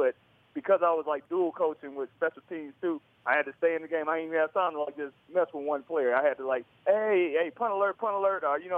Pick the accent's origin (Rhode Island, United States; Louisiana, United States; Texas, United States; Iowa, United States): Texas, United States; Houston; Dog, I'm from Houston. I'm playing in California and Florida.